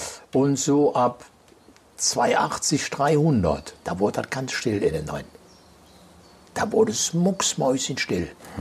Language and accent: German; Aachen, North Rhine-Westphalia, Germany; Ich bin aus Aachen. Er ist so nah an Holland.